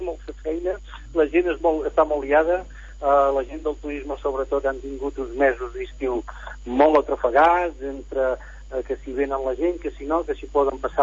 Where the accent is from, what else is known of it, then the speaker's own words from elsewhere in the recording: Figueres, Catalonia, Spain; now in Barcelona, Spain; són 36 anys a Barcelona, sóc de Figueres, com tu has dit al principi, conec, crec que bastant l'Empordà